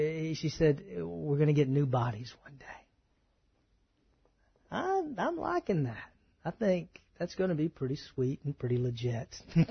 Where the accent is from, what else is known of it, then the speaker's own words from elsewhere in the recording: Texas, United States; of course I grew up in East Texas, it either stings you, bites you, gores you.